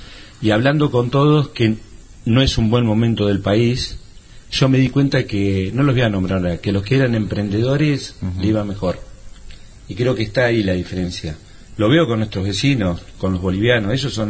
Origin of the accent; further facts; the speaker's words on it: San Isidro, Buenos Aires Province, Argentina; born there; now in Las Flores, Argentina; yo nací en San Isidro. Cuando vine a Las Flores era el año 1974.